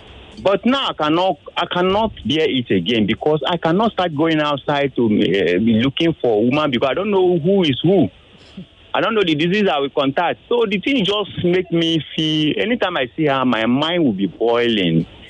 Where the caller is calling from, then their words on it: Odogbolu, Ogun, Nigeria; This is a calling from Odogbolu.